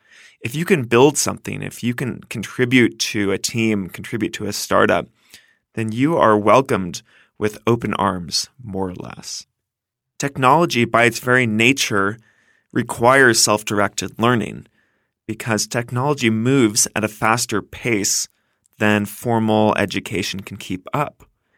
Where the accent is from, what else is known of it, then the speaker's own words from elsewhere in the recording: California, United States; I didn't know where Silicon Valley was for a long time, even though I grew up in Northern California.